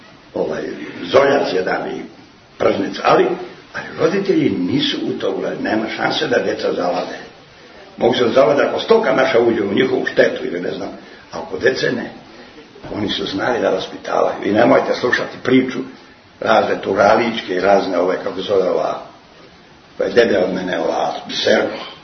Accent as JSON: {"language": "Serbian", "country": "Greece", "second_language": "Serbian", "said": "I jadni Rusi kad dođe da traži blagoslov ja ovako kao Grk, on stane, neće. On čeka da ga ja blagoslovim. A mi Grci samo dajemo ruke."}